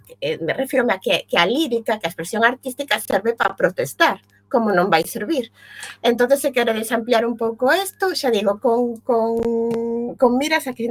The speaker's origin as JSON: {"language": "Galician", "region": "Galicia", "country": "Spain", "said": "eu como galega só quero dicirvos unha cousa"}